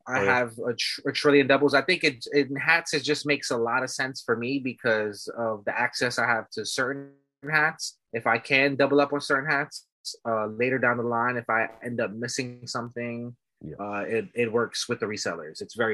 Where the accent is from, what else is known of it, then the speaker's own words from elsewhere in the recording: The Bronx, New York, United States; Yeah, I mean, we're from the Bronx. There's nothing like having a stadium in the middle of the hood.